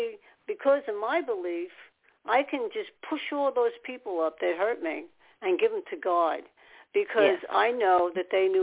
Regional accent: New York, United States; I'm a New Yorker, and all my so-called fathers, people came from New York.

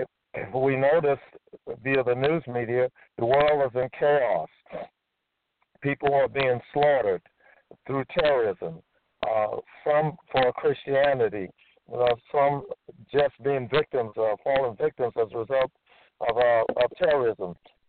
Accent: the Carolinas, United States; when I was a youth with my buddies growing up in the Carolinas.

